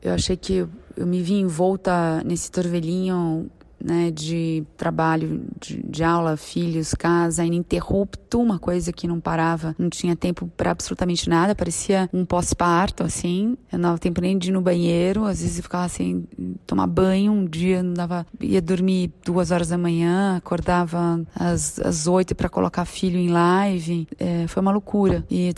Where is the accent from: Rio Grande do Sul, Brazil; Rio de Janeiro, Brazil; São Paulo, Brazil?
São Paulo, Brazil; Campinas; born there; now in São Paulo, Brazil; eu nasci em Campinas, me formei pela Universidade Estadual de Campinas, que é a Unicamp, em Artes Visuais, e me transferi para São Paulo logo depois, onde eu vivo até hoje, isso aproximadamente há uns 20